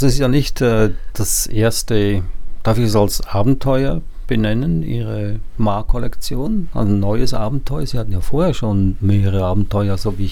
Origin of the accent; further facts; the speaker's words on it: Switzerland; dann muss ich als Schweizer sagen